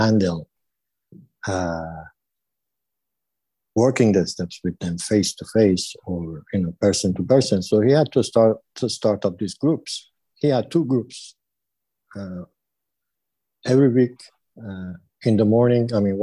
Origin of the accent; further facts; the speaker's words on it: Iran; English is a second language; I'm an addict, and … I'm from Iran.